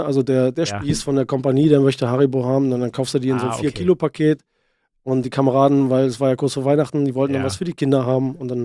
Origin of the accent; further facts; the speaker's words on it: Saxony-Anhalt, Germany; born there; ich komme ja gebürtig aus Sachsen-Anhalt von einem kleinen Dorf.